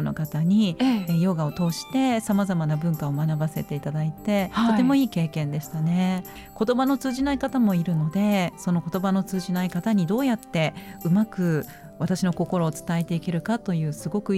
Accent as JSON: {"language": "Japanese", "region": "Yamanashi", "country": "Japan", "tie": "born or raised there", "said": "山梨の生まれで山梨で育ちました、"}